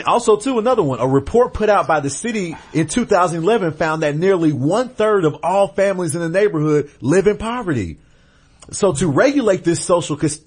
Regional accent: Atlanta, Georgia, United States; I was born and raised in Atlanta, so I've seen these things over and over again.

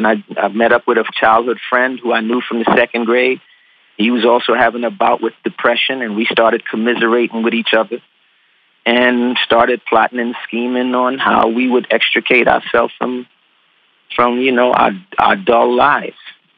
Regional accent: Trinidad & Tobago; I was born in Trinidad and Tobago. You know, my mother came to America when she was 18. She had me when she was 16. She left me in Trinidad. I was age of two with a warm and loving extended family, grandparents and aunts to raise me.

